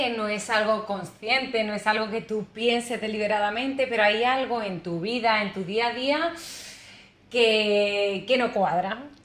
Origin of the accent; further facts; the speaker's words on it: Málaga, Andalusia, Spain; now in Indonesia; soy de España, de Málaga, del sur. Y llegué a Bali hace 5 meses, bueno, 6 ya. Yo llegué en noviembre